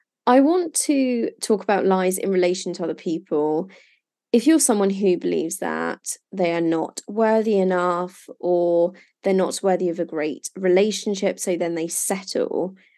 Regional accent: England, United Kingdom; I'm English, but I grew up abroad. And I've lived, you know, abroad since.

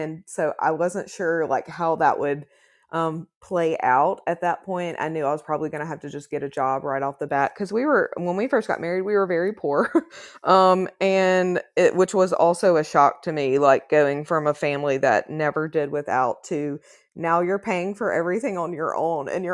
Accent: the South, United States; I grew up in the South. And so you grow normally, if you're in the South, you grow up in church as well. And I grew up in an SVC church.

